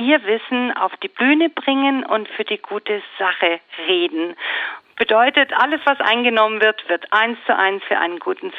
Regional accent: Spaichingen, Baden-Württemberg, Germany; now in Denkingen, Germany; Ich bin eigentlich ein Kind aus der Region, ein bisschen weiter weg. Ich bin aus dem Landkreis Tuttlingen, bin eine gebürtige Speicheringerin und wohne jetzt in Denkingen. Und ich kann tatsächlich auch Schwäbisch schwätzen, wenn ich will.

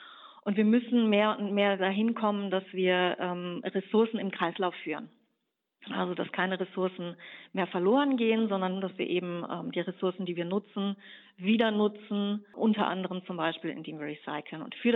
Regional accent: Germany; Ich bin ja Deutsche und ich lebe in Deutschland

